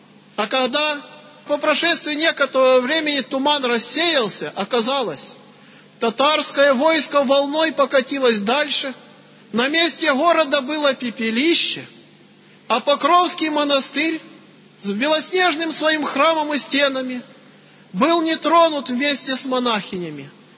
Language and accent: Russian; Voronezh Oblast, Russia; Я родом из Воронежской области, и село наше стоит на реке Дон.